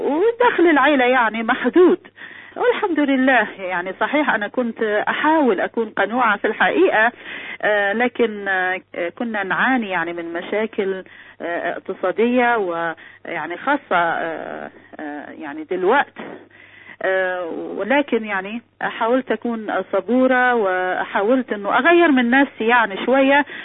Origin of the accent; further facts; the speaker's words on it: Egypt; من مصر، متجوزة بقالي 10 سنين وعندي ولدين